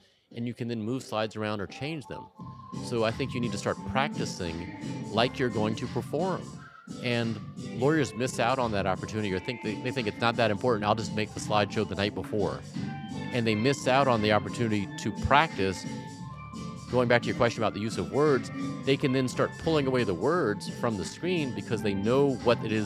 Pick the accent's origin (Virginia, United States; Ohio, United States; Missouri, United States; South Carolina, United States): South Carolina, United States; If I can cite a case, and I'm from South Carolina, and we have case law on punitive damages going back to like literally like 1796 or something.